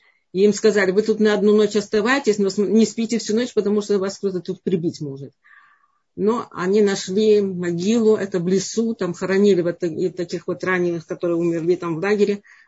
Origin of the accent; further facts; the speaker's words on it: Odesa, Odesa Oblast, Ukraine; Я тоже из Одессы